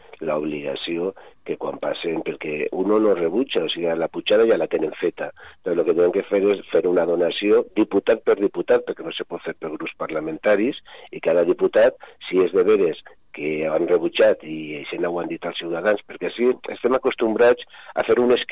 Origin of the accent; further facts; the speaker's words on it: Benetússer, Valencian Community, Spain; Jo he sigut regidor al meu poble... concretament a Benetússer des dels 18 anys